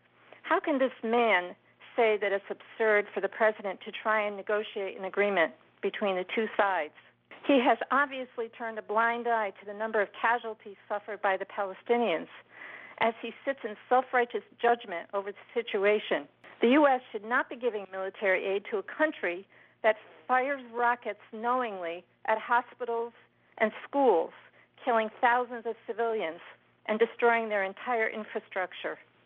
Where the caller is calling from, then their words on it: Saratoga Springs, New York, United States; I'm calling from Saratoga Springs.